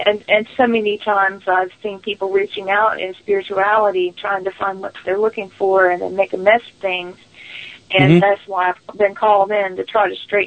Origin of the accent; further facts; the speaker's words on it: United States; I'm Native American, so I spent a week recently at the beach for mm-hmm. my day job. And being Native American on the Eastern Band and Western Band Cherokee side